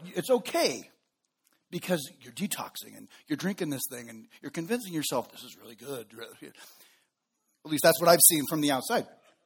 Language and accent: English; Golden Valley, United States; Growing up in Golden Valley, when we would play baseball or play football or play soccer, we would always go to the open field